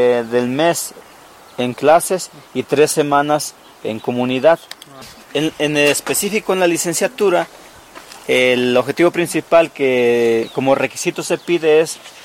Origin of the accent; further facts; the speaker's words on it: Ixtacamaxtitlán, Puebla, Mexico; soy del municipio de Iztacamaxtlán.